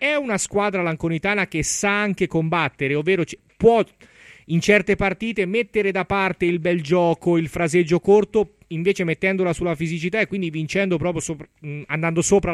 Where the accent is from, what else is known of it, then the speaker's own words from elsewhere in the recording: Argentina; Tu, da argentino ad argentino, come lo vedi?